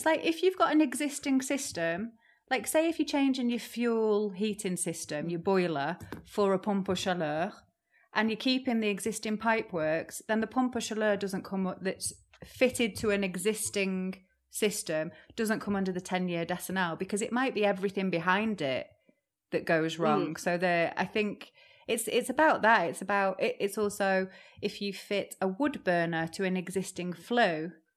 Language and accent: English; United Kingdom; excuse me, I'm British.